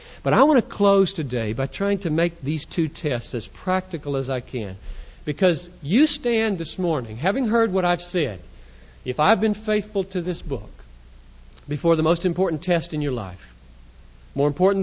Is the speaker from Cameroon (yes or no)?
yes; Cameroon; I'm very sensitive to this issue of reading because I came from Cameroon where 80% of the people in the churches can't read.